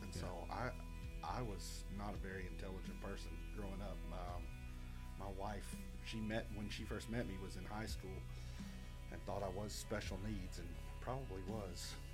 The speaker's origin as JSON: {"language": "English", "town": "Pulaski", "region": "Tennessee", "country": "United States", "tie": "born or raised there", "said": "I'm from Pulaski, Tennessee. Born and raised there. Grew up, my whole life was in Pulaski."}